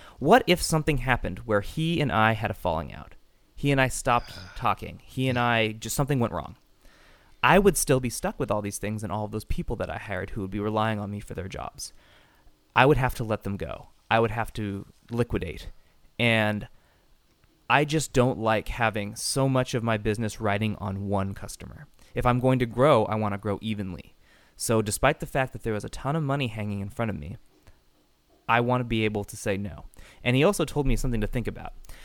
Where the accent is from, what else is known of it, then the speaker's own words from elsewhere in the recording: Salinas, California, United States; a printing shop that was in my hometown of Salinas called Martella Printing.